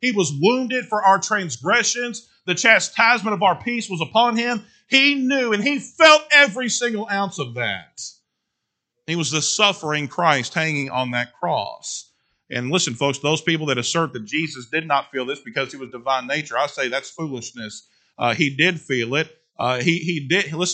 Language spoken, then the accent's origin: English; Kentucky, United States; Man, I'm from Kentucky.